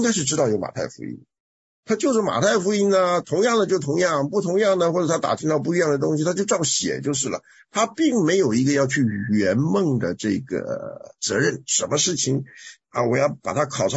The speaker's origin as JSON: {"language": "Chinese", "country": "China", "said": "因为我们中国人的习惯呢是很喜欢在一些小事上较真啊。"}